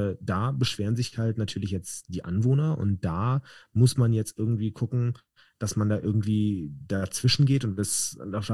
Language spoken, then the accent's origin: German; Gießen, Hesse, Germany; ich habe gerade heute einen Zeitungsartikel aus meiner Heimatstadt Gießen gelesen